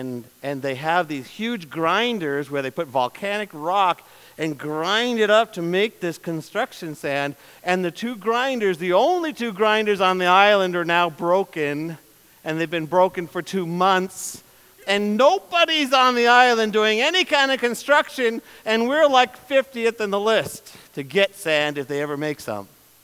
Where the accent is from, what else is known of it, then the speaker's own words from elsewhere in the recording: New York, United States; I said, I'm from New York.